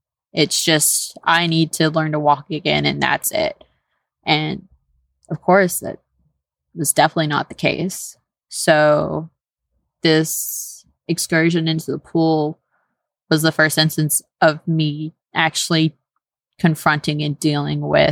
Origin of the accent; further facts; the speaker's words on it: Houston, Texas, United States; But since I'm from the Houston area and that's where my family is, just kind of made more sense just to add on that little extra time to take me to Houston so that I could receive treatment there.